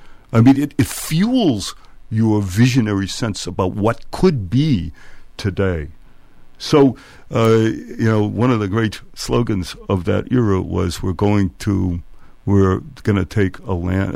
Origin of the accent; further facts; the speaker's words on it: United States; I grew up in America, a typical Jew in the middle of the 20th century